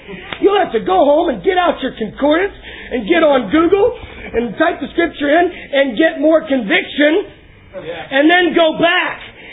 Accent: Texas, United States; But I grew up in East Texas.

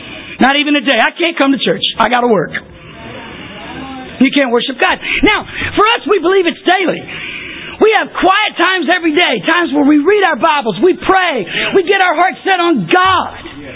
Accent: Texas, United States; Growing up in East Texas, when I was a kid, nothing was open Sunday morning.

